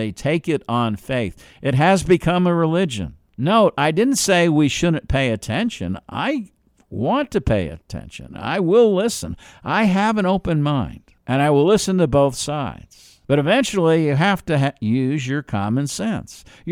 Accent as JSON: {"language": "English", "town": "New York City", "region": "New York", "country": "United States", "also_born_or_lived": "New Jersey", "accent": "New Jersey", "said": "I'm from New York City, New Jersey, New York City, Long Island area. Yeah, you might catch a little accent. It's a New Jersey accent."}